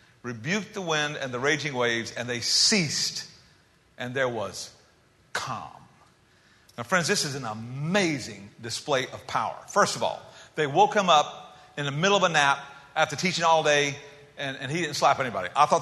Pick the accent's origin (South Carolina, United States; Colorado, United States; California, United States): South Carolina, United States; I grew up in South Carolina, where all the really godly people grew up. But anyway, I grew up near Lake Moultrie in South Carolina.